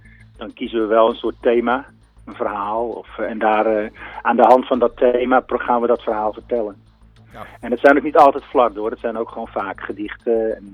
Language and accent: Dutch; Assendelft, North Holland, Netherlands; kwam ik bij de fanfare terecht in mijn geboortedorp in de Zaanstreek, Assendelft.